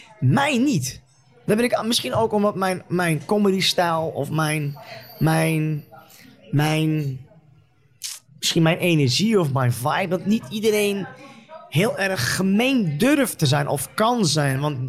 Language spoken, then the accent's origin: Dutch; Netherlands; oké, ik ben Nederlander, maar van Marokkaanse kom af.